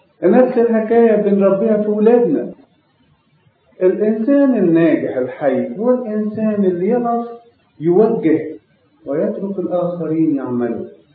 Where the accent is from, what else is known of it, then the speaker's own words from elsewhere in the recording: Egypt; كمصريين بوجه عام أو كشرقيين